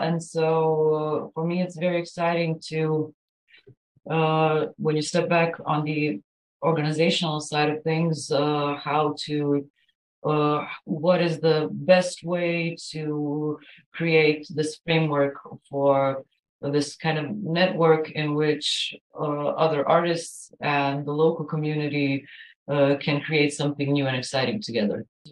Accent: Croatia; So in the last few years, I kind of introduced myself as a recording and performing artist from Croatia.

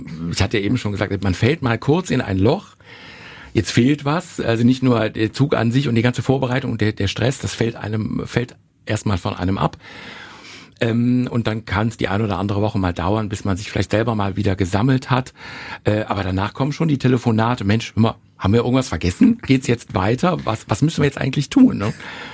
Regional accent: Porz, North Rhine-Westphalia, Germany; Und ich bin ja ein gebürtiger Porzer

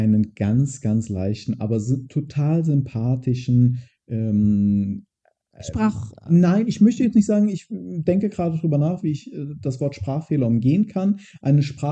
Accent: United States; ich als Amerikaner

